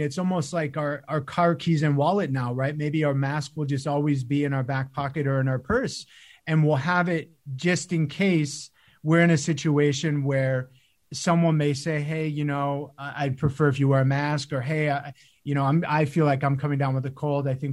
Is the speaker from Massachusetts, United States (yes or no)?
no; Arizona, United States; I know I'm from Arizona. I know how hard it would be to wear one in the summer.